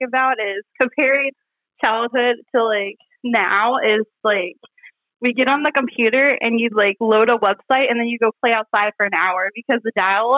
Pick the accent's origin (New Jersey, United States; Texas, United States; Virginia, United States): Virginia, United States; Harrisonburg; born there; I was born in Harrisonburg, which is basically just like an hour up, go on to 81 where JMU is and all that.